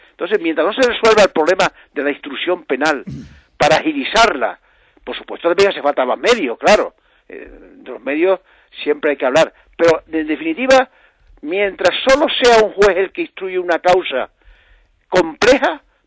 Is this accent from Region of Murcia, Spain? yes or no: no; El Hierro, Canary Islands, Spain; Antes, hasta en mi pueblo de la Isla del Hierro, en una isla en la que no había ni puerto, ni aeropuerto, ni carreteras, ni luz eléctrica